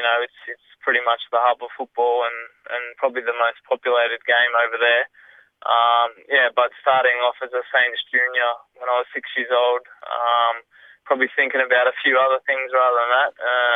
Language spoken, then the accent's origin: English; Cairns, Queensland, Australia; growing up in Cairns, you have those icons and idols.